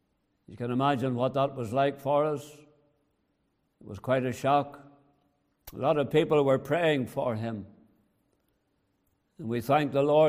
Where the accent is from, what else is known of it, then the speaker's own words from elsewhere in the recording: Northern Ireland, United Kingdom; now in Canada; We've been in Canada a total of 31 years. But I'm still an Ulster man, I'm not a Canadian. And it's good to be back home in Ulster once again.